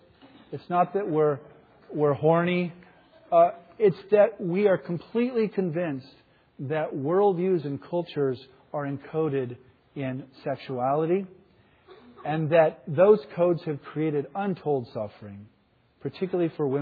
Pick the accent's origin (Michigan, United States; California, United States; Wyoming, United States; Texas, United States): Texas, United States; Because if I gave this lecture to many communities in my home state of Texas